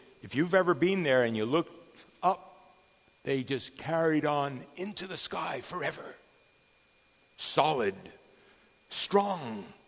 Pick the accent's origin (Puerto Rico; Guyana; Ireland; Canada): Canada; also born or lived in Africa; I'm a Canadian from Dutch heritage and German heritage and French heritage, and lived in Africa and work in Central Asia and Europe and all over the place.